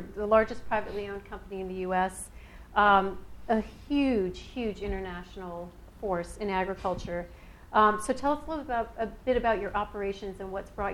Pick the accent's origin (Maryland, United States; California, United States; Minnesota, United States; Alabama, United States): Minnesota, United States; I grew up in Minnesota, so I'm very happy to be here with someone representing a Minnesota company